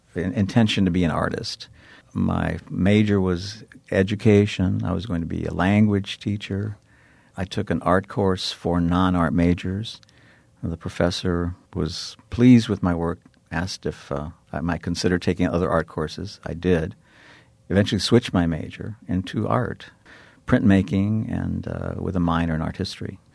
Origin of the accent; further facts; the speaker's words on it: Corpus Christi, Texas, United States; I grew up in Texas along the Gulf Coast, Corpus Christi.